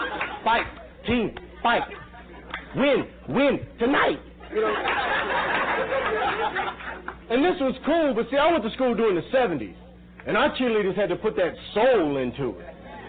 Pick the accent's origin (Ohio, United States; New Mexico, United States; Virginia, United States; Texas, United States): Ohio, United States; Cleveland; And I'm from Cleveland, Ohio, so my mom used to love the … you know.